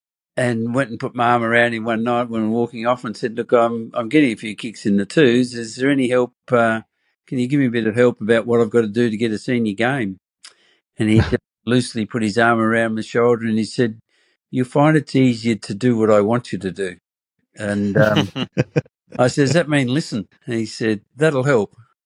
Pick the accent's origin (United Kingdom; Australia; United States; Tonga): Australia; Yea, Victoria; Yeah, I came from Yay in the northeast. I went to Scotch at boarding school